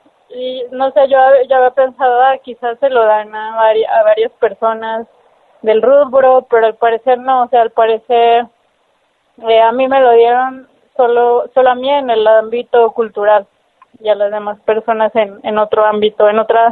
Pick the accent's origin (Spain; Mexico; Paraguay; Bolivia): Mexico; Colotlán, Jalisco; moved away as an adult; Yo viví en Colotlán 18 años. Desde que nací hasta los 18 años que me mudé a la Ciudad de México para estudiar la licenciatura en Artes Plásticas y Visuales en la Escuela Nacional de Pintura, Escultura y Grabado La Esmeralda.